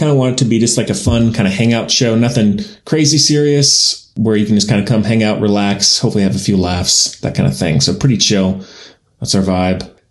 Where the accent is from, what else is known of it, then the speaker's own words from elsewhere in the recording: North Carolina, United States; now in Albuquerque, United States; Yeah, I'm in the military, and so we're stationed here. So that's the main reason. We're from North Carolina originally.